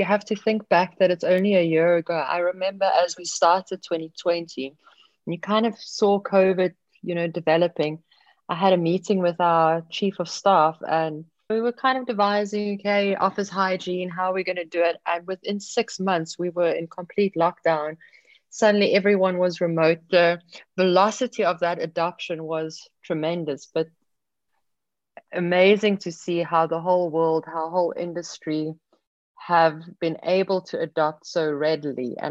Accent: Cape Town, Western Cape, South Africa; I'm from Cape Town, South Africa

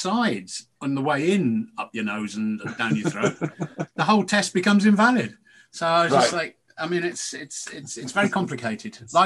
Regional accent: Wakefield, Yorkshire and the Humber, United Kingdom; born there; I'm a Yorkshireman myself, you see. I was born in Wakefield.

